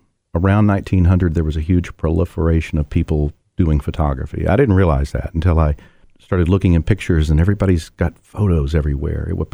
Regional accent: Chattanooga, Tennessee, United States; I'm from Chattanooga, lived here all my life.

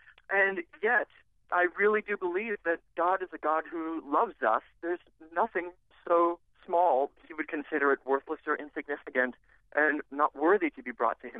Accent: Texas, United States; I will say I grew up in Texas. I played in a marching band and went to every single high school football game that was played, home or away.

